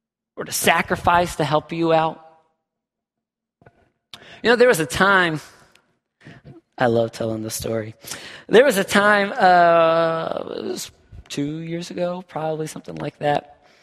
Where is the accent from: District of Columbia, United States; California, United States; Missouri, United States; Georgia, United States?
Georgia, United States; I told you I'm from Georgia. Tornadoes are not normal for me.